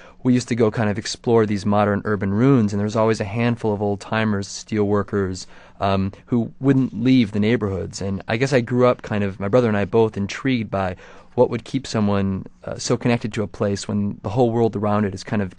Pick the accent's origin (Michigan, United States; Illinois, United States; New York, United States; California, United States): New York, United States; Buffalo; Yeah, well, I grew up in Buffalo, New York, and as kids, yeah, that's right. I'm used to the big snowdrifts.